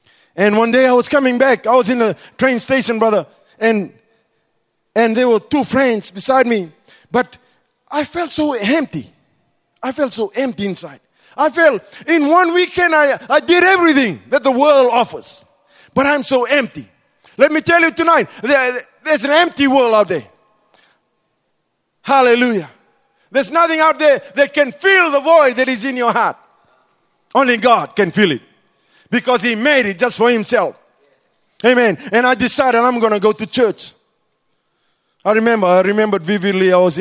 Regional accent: Fiji; My accent was totally different. I said, I'm from Fiji.

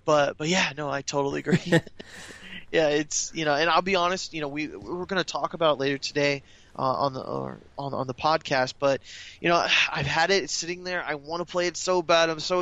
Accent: Orlando, Florida, United States; I'm born and raised in Florida, Orlando, you know

